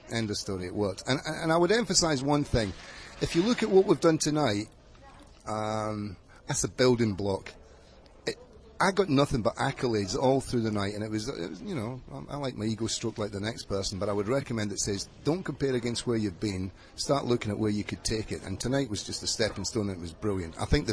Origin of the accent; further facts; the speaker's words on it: Scotland, United Kingdom; I was saying, I'm proud of being Scottish, but, man, I'm proud of this global city of ours, aren't you?